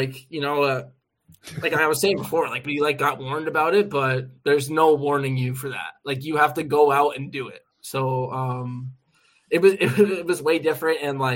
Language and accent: English; New Jersey, United States; It's funny because I'm from New Jersey, the state of New Jersey, and when I went to Orlando, I think I saw more New Jersey license plates than I do back home.